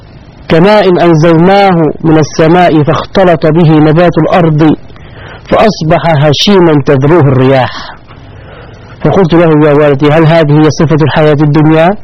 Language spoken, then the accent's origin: Arabic; Upper Egypt, Egypt; moved away as an adult; now in Saudi Arabia; حتى وصلت إلى بلدتي في صعيد مصر